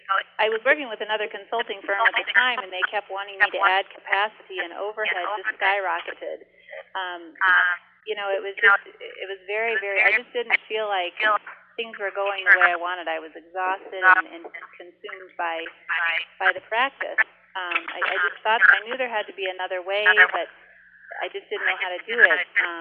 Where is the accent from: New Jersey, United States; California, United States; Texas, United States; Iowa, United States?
Iowa, United States; I was born and raised in Iowa, and I graduated from the University of Iowa College of Dentistry in 1998